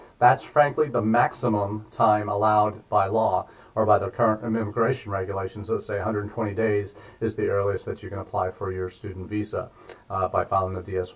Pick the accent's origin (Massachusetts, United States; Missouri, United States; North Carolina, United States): Missouri, United States; Those who know me well, I'm from Missouri